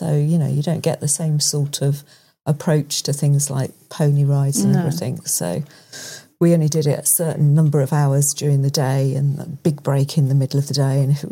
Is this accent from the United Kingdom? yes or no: yes; Newport, South East England, United Kingdom; And I've always lived on the island. So I grew up in the education system. I grew up on a farm. I was really lucky. My parents owned a farm.